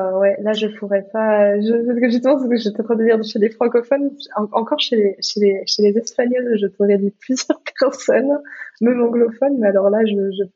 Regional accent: Gabon; born there; parce que je suis née au Gabon

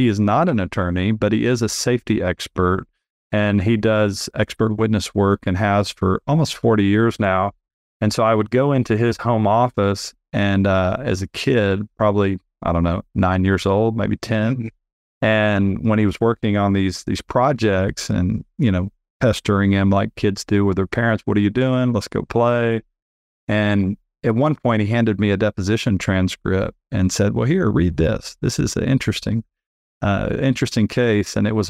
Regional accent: Texas, United States; So I grew up in Northeast Texas, actually went to college in Northeast Texas at Stephen F. Austin.

